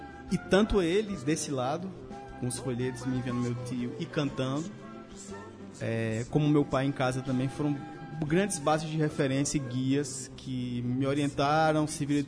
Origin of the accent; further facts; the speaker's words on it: Campina Grande, Paraíba, Brazil; also born or lived in Pernambuco; Pernambuco, mas toda a minha base de formação é Campina e eu sempre escrevo, adotei essa postura de dizer sou de Campina Grande.